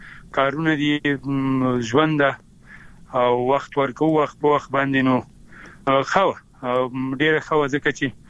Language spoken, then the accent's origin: Pashto; Afghanistan; بیا هم یادونه کومه، د یو ورور په حیث، د یو افغان په حیث، د لر بر پښتون په حیث باندې